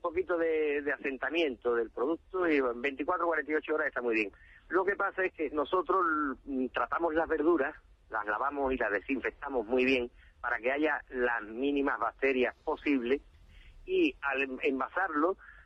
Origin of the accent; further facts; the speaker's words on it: Andalusia, Spain; porque ya sabes cómo somos los andaluces, ¿no?